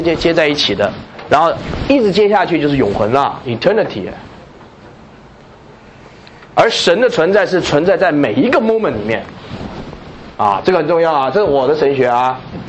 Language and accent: Chinese; China; 我们中国人说，这个整个宇宙的开始就是气的开始啊。